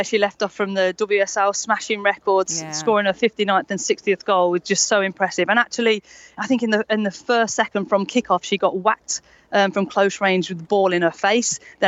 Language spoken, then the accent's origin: English; Midlands, United Kingdom; from the Midlands